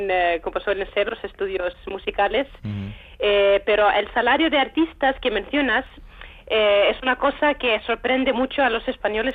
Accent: Reykjavik, Capital Region, Iceland; also born or lived in London, United Kingdom; Yo estudié canto en Reykjavik, en mi ciudad natal en Islandia

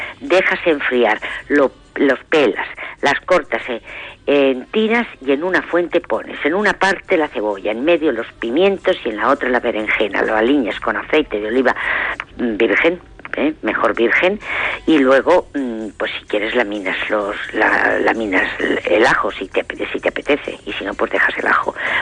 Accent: Valencian Community, Spain; Yo soy valenciana, por lo tanto, pues la paella

